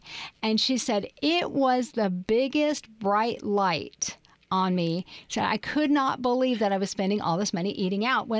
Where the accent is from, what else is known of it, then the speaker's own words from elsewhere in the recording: Seattle, Washington, United States; I'm from Seattle. And Starbucks is just like a way of life for us.